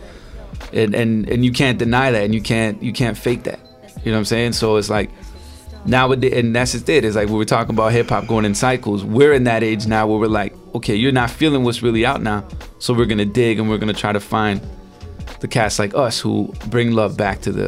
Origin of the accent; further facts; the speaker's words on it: Canada; Like, as Canadian artists, as Canadian hip hop artists, what rich Canadian hip hop artist is it?